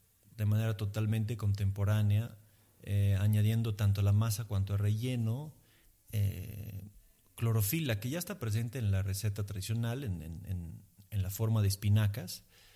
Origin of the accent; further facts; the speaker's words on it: Emilia-Romagna, Italy; el ñoco es otro plato emiliano tradicional, entonces es una revisitación de un plato de mi tierra, de un sabor de mi tierra.